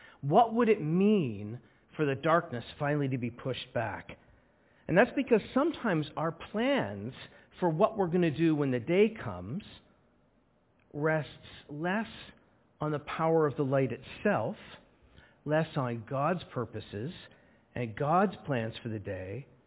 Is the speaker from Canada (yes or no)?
yes; Scarborough, Ontario, Canada; I grew up in Scarborough. People played soccer because their mom made them play.